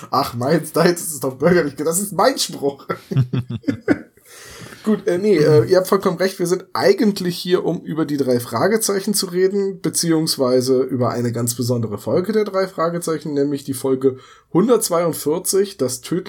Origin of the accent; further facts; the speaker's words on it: Bremen, Germany; als Bremer kann man ja gar nicht sagen